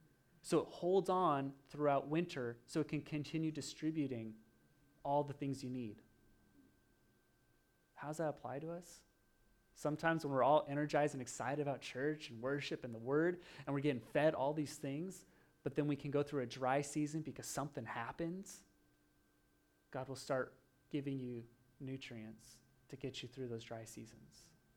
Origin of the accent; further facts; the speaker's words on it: Oregon, United States; I grew up in Oregon on a farm, and it was kind of on the side of a mountain